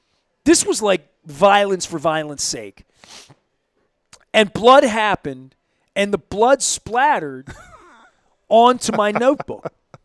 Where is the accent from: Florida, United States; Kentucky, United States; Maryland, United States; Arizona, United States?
Maryland, United States; Dundalk; And I'm from Dundalk. I saw street fights. There were fights on the hill every day in Hollabur with kids and whatever.